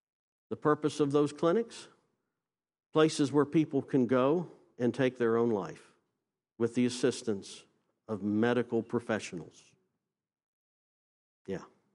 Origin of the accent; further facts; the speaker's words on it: Virginia, United States; I'm from Virginia, so I'm a Virginia Cavalier fan.